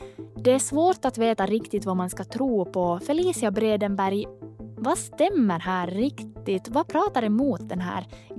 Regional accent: Malax, Ostrobothnia, Finland; ett av företagen som också byggt i mina hemtrakter, Malax.

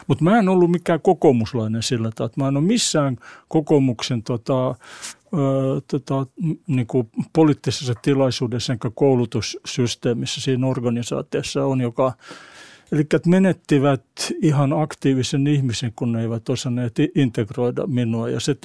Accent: Espoo, Uusimaa, Finland; mä oon kotoisin Mankkaalta Tapiolan Poskessa, kävin lukion siellä ja siihen aikaan olisi, mä oon syntynyt 1953

